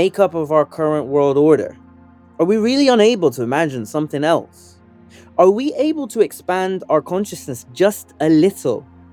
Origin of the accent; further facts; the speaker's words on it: United Kingdom; born there; When asked where I'm from, I usually say I'm Sudanese, but I was born in Britain. Right now, I live in St. Albans, a nice and quaint cathedral city that isn't too far away from London.